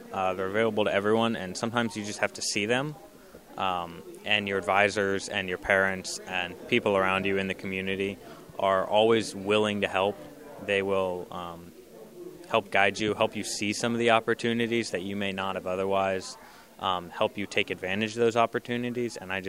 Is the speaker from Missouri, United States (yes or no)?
no; Ohio, United States; I'm from South Central Ohio, and Northwest Ohio is specifically where the worst flooding was.